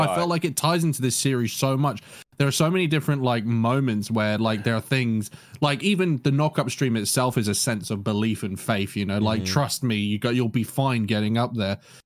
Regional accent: United Kingdom; Even as a British dude, I feel weird talking on this.

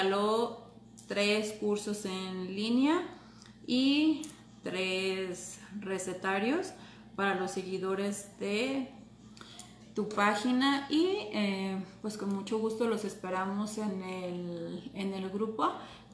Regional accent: Argentina; Yo soy de Argentina y aquí les decimos tortas.

